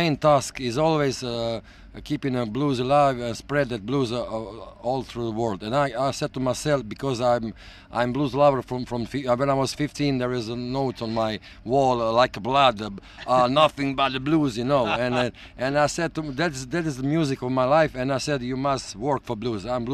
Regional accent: Split, Split-Dalmatia County, Croatia; now in Zagreb, Croatia; No. Okay. I came from Split. Yeah? I'm from Split. I now live in Zagreb, but I'm from Split.

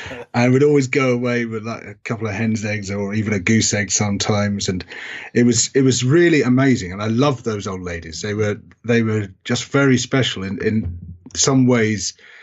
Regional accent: South East England, United Kingdom; So I was brought up in South Oxfordshire in a rural area, small village, on the edge of a common, which was a really beautiful place, actually. It was a rewilded golf course.

